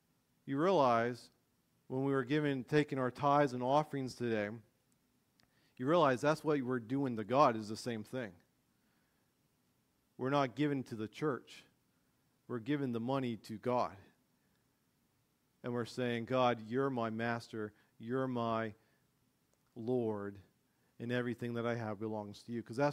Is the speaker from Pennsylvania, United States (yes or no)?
yes; Erie, Pennsylvania, United States; when I was growing up in Erie, my dad would work in Erie